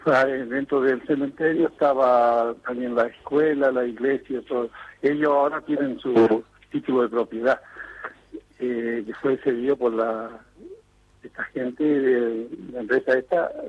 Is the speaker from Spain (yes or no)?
no; El Rabón, Santa Fe, Argentina; Y yo nací aquí en El Rabón, me crié, y también mi viejo, mis abuelos, todo